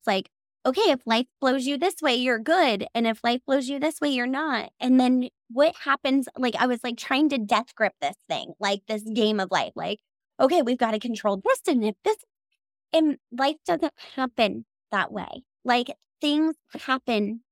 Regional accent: Columbus, Ohio, United States; we're both from the Columbus, well, near Columbus area.

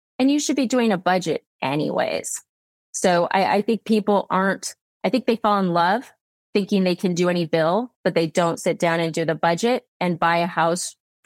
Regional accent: United States; my husband's British, you know, he's from the UK and I'm American.

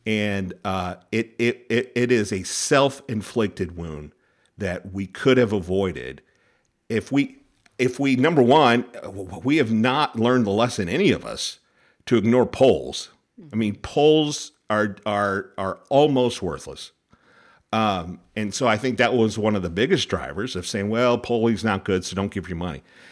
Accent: Missouri, United States; broad pro-abortion measure passed in Missouri. Now, I am a little passionate about it because it's my home state.

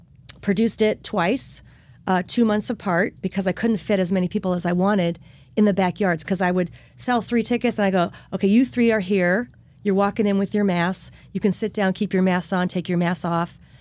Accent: Los Angeles, California, United States; I rented this little beach bungalow in my hometown in LA.

